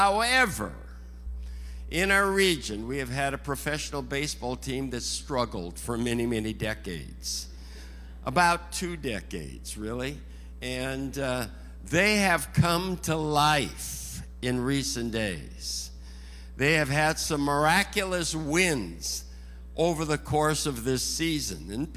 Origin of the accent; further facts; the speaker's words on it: Canada; Now, I'm Canadian, or have been Canadian. I'm a past Canadian. I'm a post-Canadian.